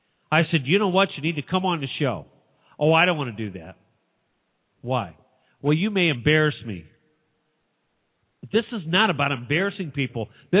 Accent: St. Louis, Missouri, United States; Hey, look, I came from St. Louis. I guarantee you in St. Louis, there were people up there who were taking big advantage of the fact that they didn't need a voter card.

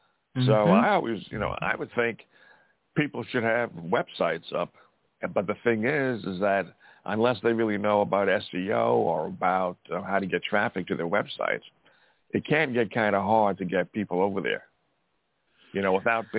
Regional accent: Missouri, United States; I'm from Missouri. I believe that it's happening.

